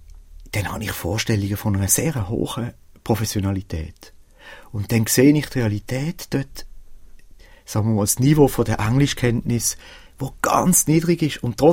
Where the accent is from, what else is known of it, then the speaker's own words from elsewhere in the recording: Switzerland; Ich als Schweizer habe keine Ahnung.